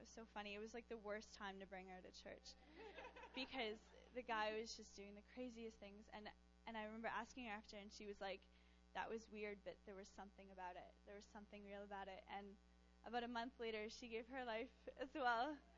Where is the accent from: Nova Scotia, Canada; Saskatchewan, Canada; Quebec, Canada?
Quebec, Canada; Montreal; moved away as an adult; now in London, Canada; I told you guys I was from Montreal, so I'm 23, and when I was 20, God told me to move to London, Ontario